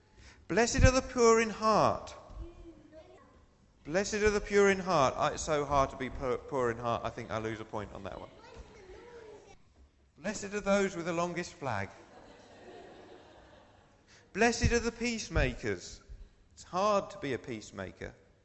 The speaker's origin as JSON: {"language": "English", "region": "England", "country": "United Kingdom", "said": "They're used to extroverts and nutters. We're English."}